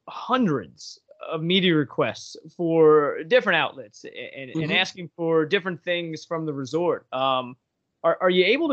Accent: New York, United States; So I grew up on Long Island. grew up going to shows, you know, to Jones Beach, the Meadowlands

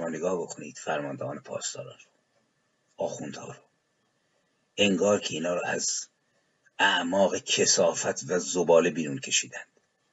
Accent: Iran; moved away; سوال من به عنوان یک ایرانی که تبعید اجباری رو پذیرفته، غربت اجباری رو پذیرفته

